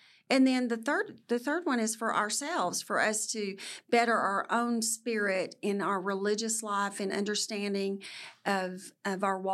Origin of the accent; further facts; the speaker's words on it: Fort Stockton, Texas, United States; Well, I was raised in Fort Stockton, mm-hmm. and then I went to Texas Tech.